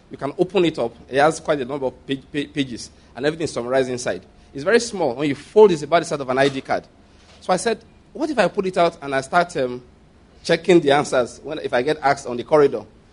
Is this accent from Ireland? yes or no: no; Nigeria; And of course, you know, I came from Nigeria where... Oh, praise the Lord. You know, Nigeria, we are tough people, though.